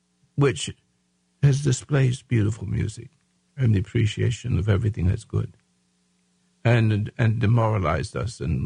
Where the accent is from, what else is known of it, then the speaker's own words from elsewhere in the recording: England, United Kingdom; born there; Now, I'm an Englishman. Yes, I was born in England.